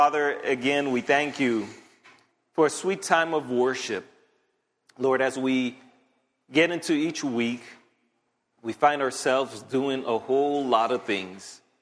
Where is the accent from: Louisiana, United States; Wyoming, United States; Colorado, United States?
Louisiana, United States; accent: Cajun; Excuse my Cajun accent. Sound like I'm chopping down a tree or something.